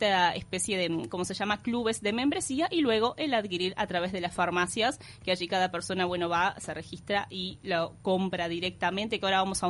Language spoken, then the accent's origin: Spanish; Uruguay; ¿por qué somos uruguayos y a veces hacemos las cosas al revés?